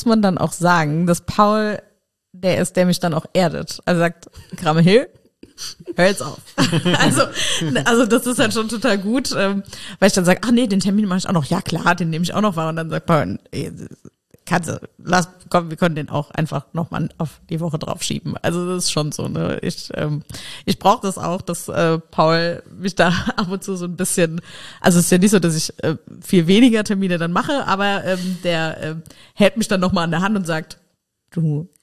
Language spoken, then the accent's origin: German; Nennig, Saarland, Germany; Ich bin, habe eben gesagt, in Nennig aufgewachsen und aus meinem Kinderzimmerfenster sah man Katanum. Also es ist, wir sind aufgewachsen mit diesem Pannenmeiler.